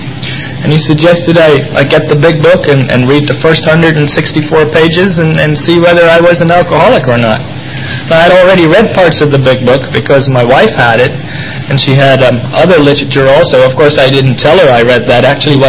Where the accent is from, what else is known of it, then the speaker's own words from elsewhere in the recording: Netherlands; now in United States; Since I grew up in Holland, and we had more alcohol in the beer, and we drank more beer